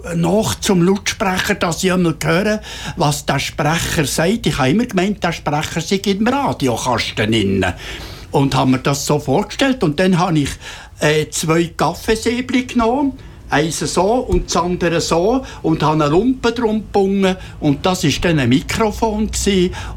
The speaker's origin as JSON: {"language": "German", "town": "Dieterswil", "region": "Bern", "country": "Switzerland", "tie": "born or raised there", "also_born_or_lived": "Basel", "said": "mein Vater hat in Dieterswil, das ist hier bei Münchenbuchsee, ein Haus gekauft. Und dann bin ich dort in die Schule und dort aufgewachsen. Und da habe ich eben jetzt einfach zwei Wurzeln, zwei Standbeine. Das eine ist Basel, Baselbiet, und das andere eben hier im Bernbiet."}